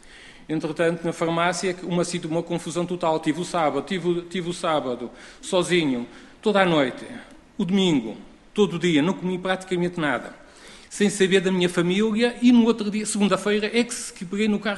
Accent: Pedrógão Grande, Leiria, Portugal; como eu sou natural de Pedrógão Grande, e precisamente na parte norte do concelho

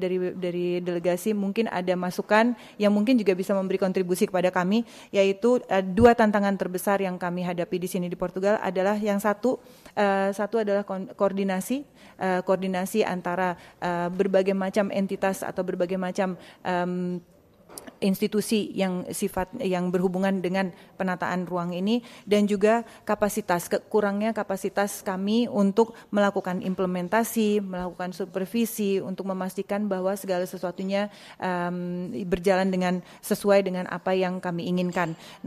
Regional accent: West Sumatra, Indonesia; Portuguese is a second language; eu venho de Sumatra, da parte ocidental da ilha de Sumatra.

